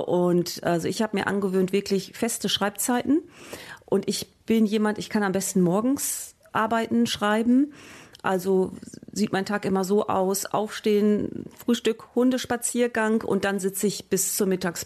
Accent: Münster, North Rhine-Westphalia, Germany; mit dem Umzug zurück nach Münster in meine Heimatstadt

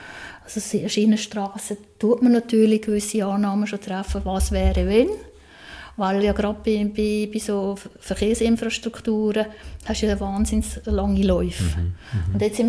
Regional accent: Basel area, Switzerland; Ich komme aus dem Raum Basel

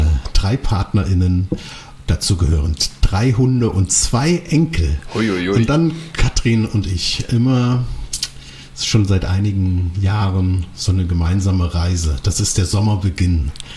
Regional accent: Thuringia, Germany; ich komme ja aus Thüringen, Wald und Eisenach

